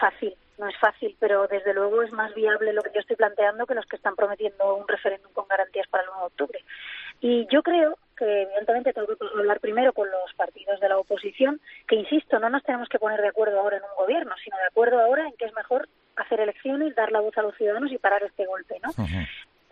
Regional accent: Catalonia, Spain; yo lo que le pido como catalana

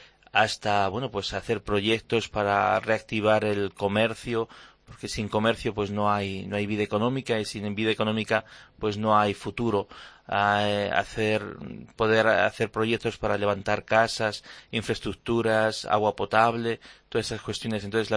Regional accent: Castilla-La Mancha, Spain; no puedo dejar de ser de donde soy. Y mi lugar, mi raíz está en La Mancha, y está en el queso manchego, y está en estas explanadas, en estas atardeceres donde el sol no se pone sino que se desvanece.

